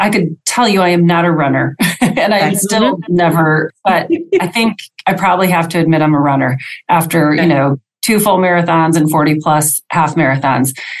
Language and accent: English; Green Bay, Wisconsin, United States; moved away as an adult; also born or lived in Chicago / Detroit; now in Nashville, United States; From Wisconsin, I grew up in Green Bay. But shortly after I graduated from Madison, I made my way to Chicago, then Detroit, and then Nashville. And I've been in Nashville now for over 28 years, and I love it here.